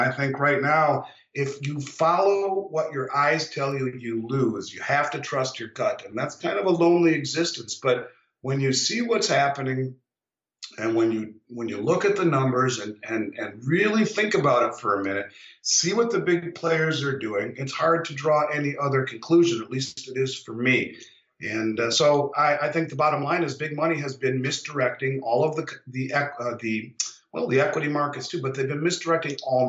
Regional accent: Minnesota, United States; There is no oversight, except in my home state of Minnesota.

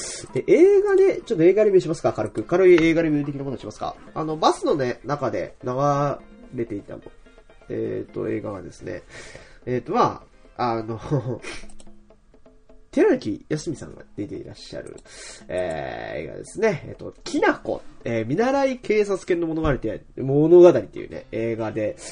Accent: Hokkaido, Japan; accent: Hokkaido dialect; 僕的に北海道は方言でねゴミを投げるって言いますからね。

